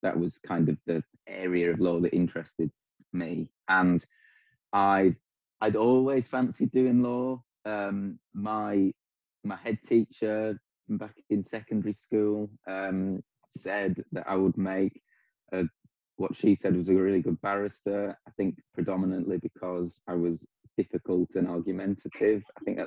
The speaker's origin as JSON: {"language": "English", "town": "Ambleside", "region": "North West England", "country": "United Kingdom", "tie": "born or raised there", "also_born_or_lived": "Bournemouth", "said": "But I actually grew up in the South Lakes. So I grew up in Ambleside originally. And I went to school in Ambleside and then Coniston and then Ulverston. So I kind of dotted around Cumbria a little bit."}